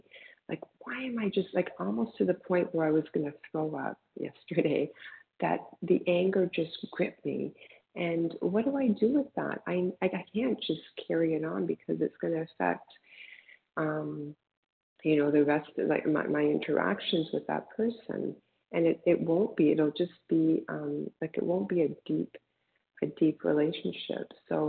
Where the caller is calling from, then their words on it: Toronto, Ontario, Canada; from Toronto.